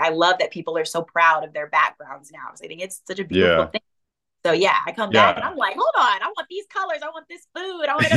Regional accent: the South, United States; You know, I grew up in the South. It was quite diverse. My street was actually really diverse.

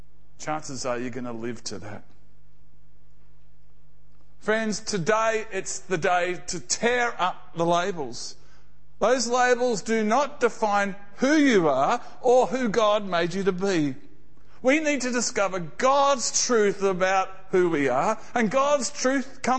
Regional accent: Australia; born there; I was born in Australia. My dad even did national service within the Australian Army.

